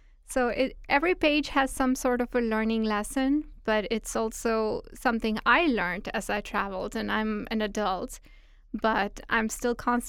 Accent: India; because I'm also from India?

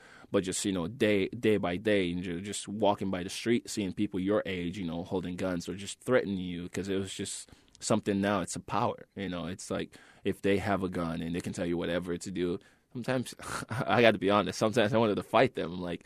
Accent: Kenema, Eastern Province, Sierra Leone; But, you know, growing up in Kenema, you know, things were tough, because when the war actually, you know, kicked off in Sierra Leone

